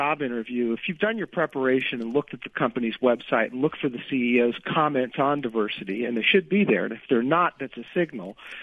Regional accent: Princeton, New Jersey, United States; I get this question in places, where are you from? And I will say the most local thing, Princeton. I'm from New Jersey.

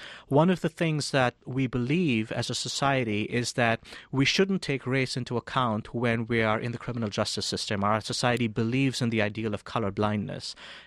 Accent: India; So, for example, I grew up in India

